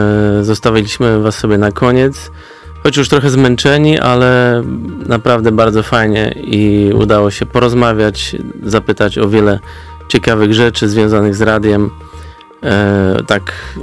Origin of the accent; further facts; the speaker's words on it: Święta Katarzyna, Lower Silesian Voivodeship, Poland; Jesteśmy ze Świętej Katarzyny.